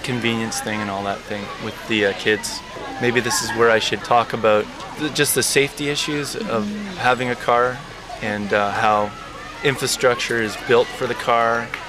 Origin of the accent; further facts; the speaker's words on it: Montreal, Quebec, Canada; also born or lived in Toronto; now in Hamilton, Canada; I'm from Montreal, and I live in Hamilton. We were living in Toronto